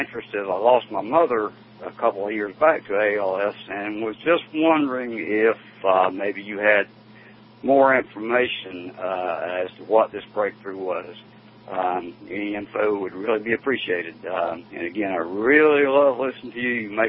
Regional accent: South Carolina, United States; Hey, Doc Dolly. … I'm from South Carolina. I am one of your truck driving buddies.

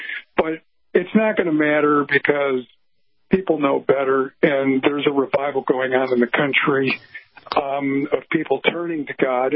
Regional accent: Chicago, Illinois, United States; And when I grew up in the Midwest in Chicago, and the weather in the winter, sometimes we'd have some pretty harsh winters

